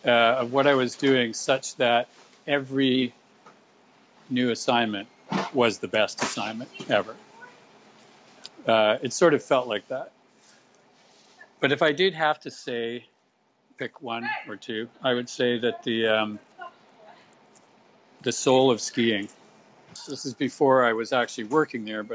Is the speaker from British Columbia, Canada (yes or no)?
no; Toronto, Ontario, Canada; moved away as an adult; I'm calling from Toronto, Canada. And I don't live here, but this is where I grew up, and this is where I was living when I got involved with Powder back in the day, and I moved from here to California to be managing editor